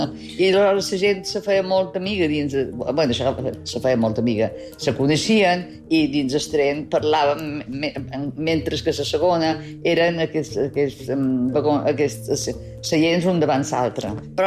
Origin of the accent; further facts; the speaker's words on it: Sóller, Balearic Islands, Spain; Jo a Solla vaig ser molt feliç durant la meva infantesa a Solla.